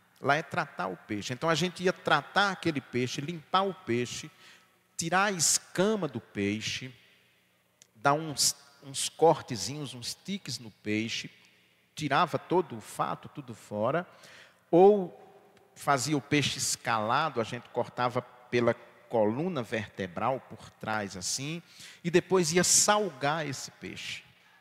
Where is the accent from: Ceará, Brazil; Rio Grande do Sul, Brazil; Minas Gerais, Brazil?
Ceará, Brazil; Ipueira; eu venho de uma família muito pobre, na minha infância, geladeira era artigo de luxo lá na minha cidade, em Ipueira.